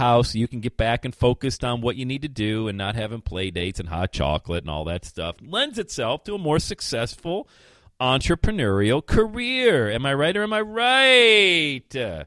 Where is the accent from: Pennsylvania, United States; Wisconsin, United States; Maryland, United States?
Pennsylvania, United States; Bradford; And then we moved to Bradford, Pennsylvania, my hometown where I have all these real estate rentals.